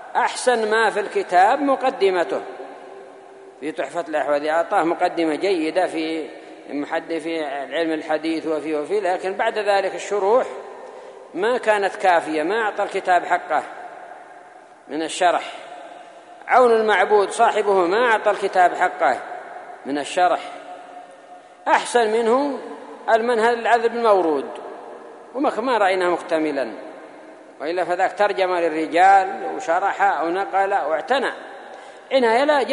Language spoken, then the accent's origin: Arabic; Yemen; يعني هذا معروف عندنا في اليمن وفي غيرها